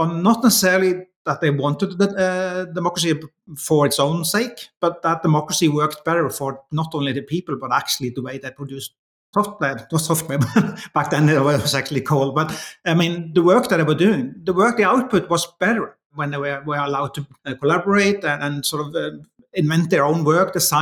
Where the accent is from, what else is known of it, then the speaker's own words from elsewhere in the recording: Norway; English is a second language; it could be because I'm from Norway and democracy is really strong here